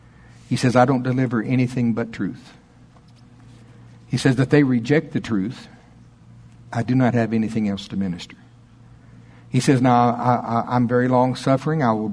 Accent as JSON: {"language": "English", "region": "Oklahoma", "country": "United States", "said": "I'm from Oklahoma. I love it."}